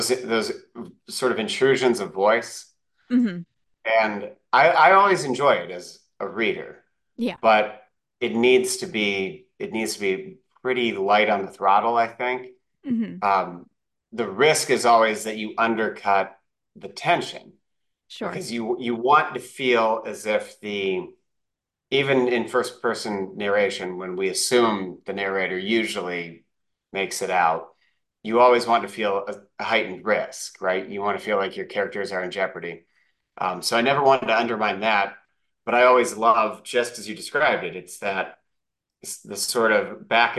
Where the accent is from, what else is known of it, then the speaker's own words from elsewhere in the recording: Bloomington, Indiana, United States; So it's set in Bloomington, Indiana in 1999, which is my hometown and kind of the era I grew up in.